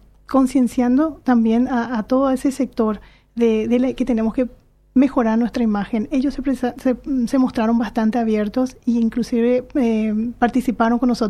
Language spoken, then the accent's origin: Spanish; Paraguay; nosotros como paraguayos